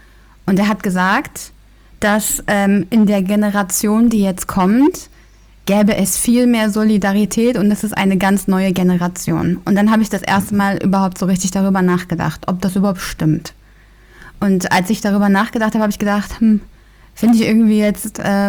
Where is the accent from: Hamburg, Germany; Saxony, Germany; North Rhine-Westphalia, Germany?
Hamburg, Germany; Ich komme aus Hamburg und ich bin Autorin